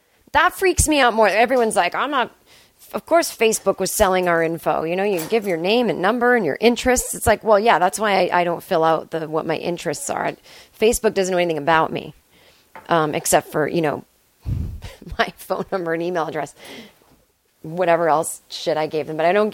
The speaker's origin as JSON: {"language": "English", "town": "Boston", "region": "Massachusetts", "country": "United States", "said": "it's just because I'm from Boston, and there's just that kind of, you know, there's just a little snobbery."}